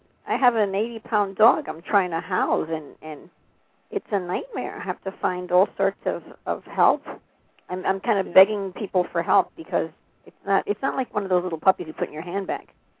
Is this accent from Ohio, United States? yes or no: no; New York City, New York, United States; I'm from New York City also, and I never had to drive. We had subways and car service.